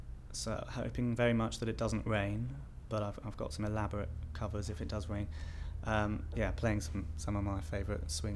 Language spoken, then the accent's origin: English; Cambridge, East of England, United Kingdom; I'm from Cambridge.